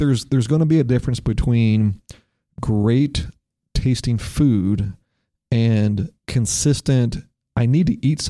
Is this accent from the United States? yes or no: yes; Texas, United States; Listen, we are from Texas. We live in Texas. We love our barbecue.